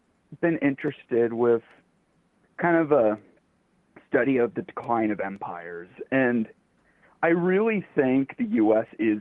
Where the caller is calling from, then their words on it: Seattle, Washington, United States; from Seattle.